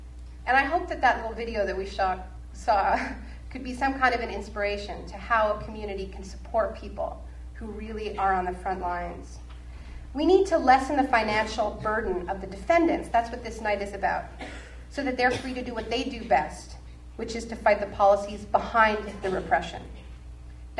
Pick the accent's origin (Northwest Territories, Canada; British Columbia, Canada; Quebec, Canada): Quebec, Canada; Montreal; Montreal's my hometown. That's why I'm a little bit nervous. There's people here who've known me since I was, like, born before.